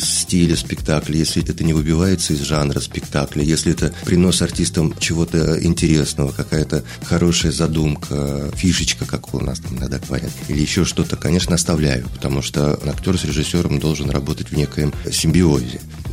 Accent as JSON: {"language": "Russian", "town": "Nizhny Novgorod", "region": "Nizhny Novgorod Oblast", "country": "Russia", "said": "Тем более, учитывая, что я нижегородец, а история происходит как раз на территориях современного Нижнего Новгорода"}